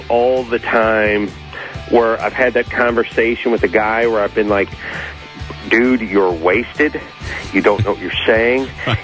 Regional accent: Tennessee, United States; now in California, United States; I'm originally from Tennessee, so I have those deep southern roots.

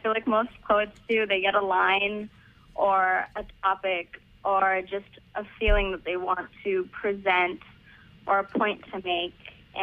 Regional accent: Portland, Oregon, United States; Oregon, but I love the Pacific Northwest.

